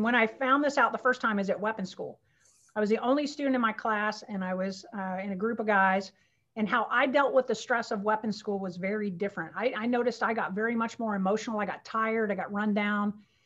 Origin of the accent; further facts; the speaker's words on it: the South, United States; So again, for me, I grew up in the South